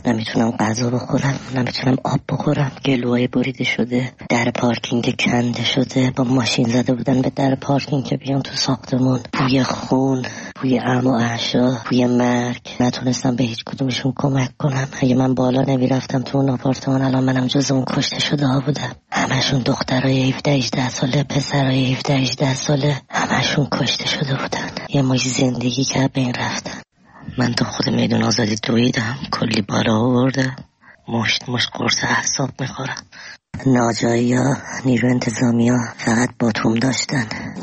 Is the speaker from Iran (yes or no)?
yes; Tehran, Tehran Province, Iran; من از تهرانم